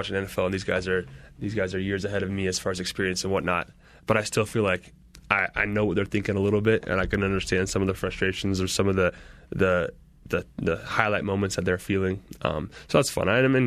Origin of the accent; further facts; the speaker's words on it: Seattle, Washington, United States; growing up in Seattle and working out with all those same guys through high school